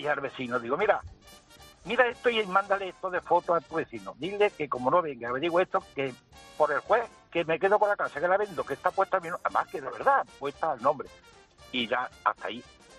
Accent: Fuente Palmera, Andalusia, Spain; born there; Y yo digo, pero bueno, digo, si yo no vivo allí, ni en fin, que sí que nací en Fuente Palmera

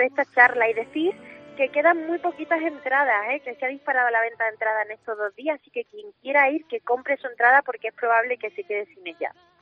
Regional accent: Jaén, Andalusia, Spain; now in Madrid, Spain; Y soy jienense ante todo, porque me siento muy orgullosa de mi tierra, aunque viva en Madrid ahora.

